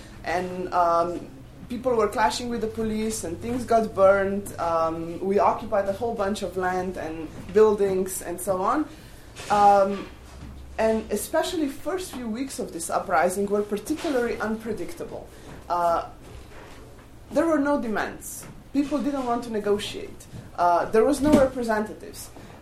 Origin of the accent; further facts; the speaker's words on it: Slovenia; now in United States; I'm from Slovenia.